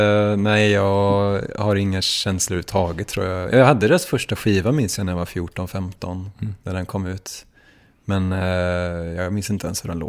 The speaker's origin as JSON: {"language": "Swedish", "town": "Gothenburg", "region": "Västra Götaland County", "country": "Sweden", "tie": "born or raised there", "said": "att jag växte upp ute i Hammarkullen utanför Göteborg"}